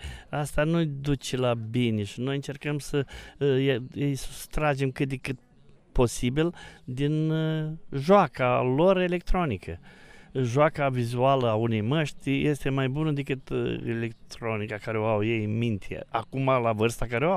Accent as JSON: {"language": "Romanian", "town": "Botoșani", "region": "Botoșani County", "country": "Romania", "said": "sunt din Botoșani, meșter popular"}